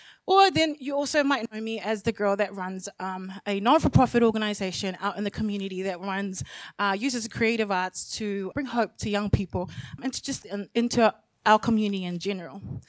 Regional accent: New Zealand; English is a second language; also born or lived in Samoa; And this girl migrated to New Zealand from Samoa. I was born in Samoa, migrated to New Zealand with little to no English. Let's be honest, no English. And so did most of my schoolings in New Zealand.

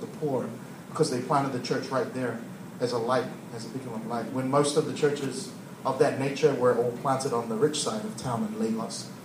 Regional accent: New Zealand; Sure, I'm a Kiwi. Sure, I'm from New Zealand. And I'm proud to be from New Zealand. I'm proud to be a Samoan.

